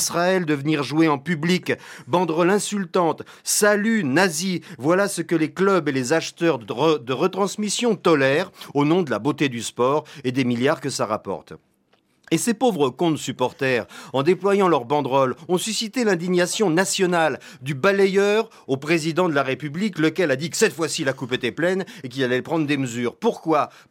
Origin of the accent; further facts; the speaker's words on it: Paris, Île-de-France, France; En tant que Parisien, je ne pense rien des Parisiens, ni des Ch'tis, ni des Marseillais